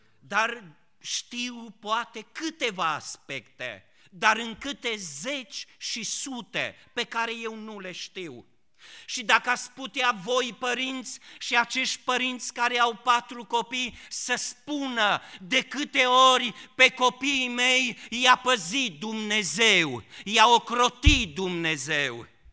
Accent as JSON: {"language": "Romanian", "country": "Romania", "tie": "born or raised there", "said": "m-am născut în câmpia lângă Arieș"}